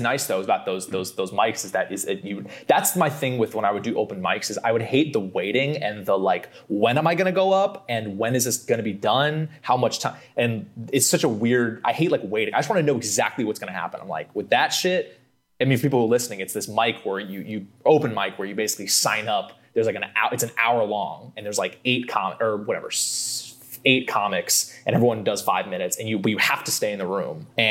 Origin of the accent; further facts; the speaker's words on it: California, United States; Because I grew up in California, so it's like, I'm not used to that.